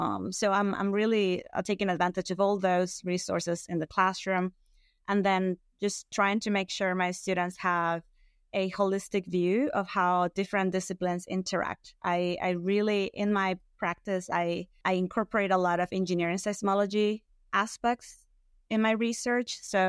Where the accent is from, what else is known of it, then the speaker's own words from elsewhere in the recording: Venezuela; I am from Venezuela originally